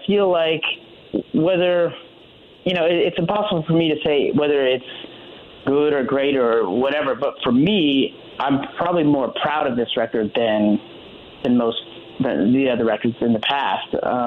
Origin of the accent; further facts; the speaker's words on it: Canada; to just outside of the city, then back in the city.